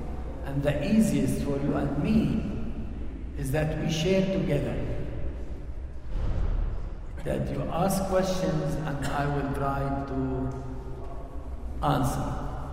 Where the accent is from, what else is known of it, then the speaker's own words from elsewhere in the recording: Palestine; first language Arabic; English is a second language; Well, I am a Palestinian. I'm a very proud Palestinian. I'm a Palestinian Arab. My mother language is Arabic. It's with this language that I was brought up. And I am a Palestinian Arab Christian.